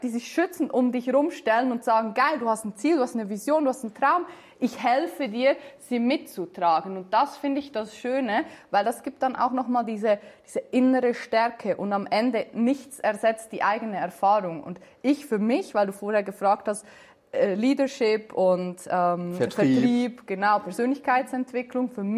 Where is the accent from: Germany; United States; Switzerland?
Switzerland; ich bin Schweizerin und ja. Wir gehören ja nicht zur EU